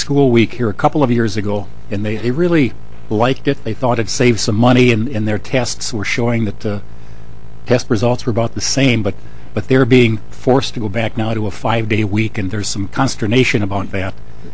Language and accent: English; Starbuck, Minnesota, United States; My hometown is Starbuck, not the coffee, but it's a small rural town.